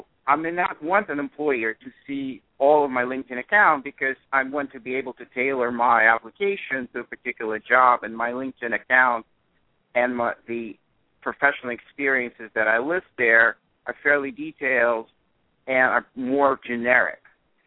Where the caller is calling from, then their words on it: New York, United States; I am calling from New York.